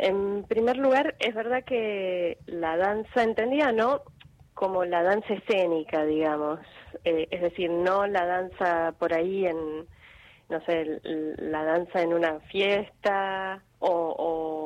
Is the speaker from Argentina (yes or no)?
yes; San Luis, Argentina; decidí estudiar la carrera de artes en la Facultad de Filosofía y Letras de la UBA, mudándome también, ¿no?, porque yo soy de San Luis.